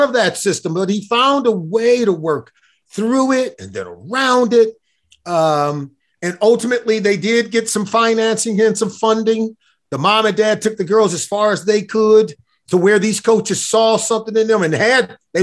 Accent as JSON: {"language": "English", "town": "Compton", "region": "California", "country": "United States", "tie": "born or raised there", "said": "And look, I grew up in Compton."}